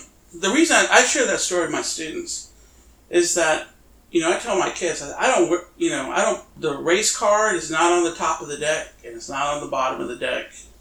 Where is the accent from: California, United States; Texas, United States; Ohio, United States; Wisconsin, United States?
Texas, United States; Dallas; also born or lived in Hondo, United States; well, dude, you know I'm from Dallas. No, where are you really from? Yeah. I was like, well, I was born in Hondo.